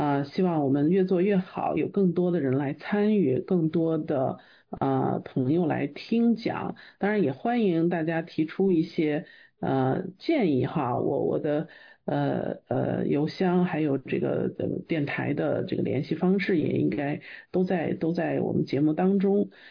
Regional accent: Xi'an, Shaanxi, China; now in United States; 我呢是来自中国的西安，古城西安，在中国是上的是西安外国语学院，学的是英文。来美国以后呢

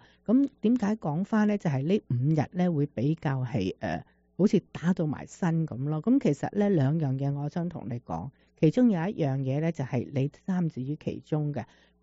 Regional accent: China; now in United States; 虽然而家我哋系喺美国，我哋已经入咗籍，我哋已经系算系佢嘅居民，系咪？但系始终我哋个根系中国啊嘛

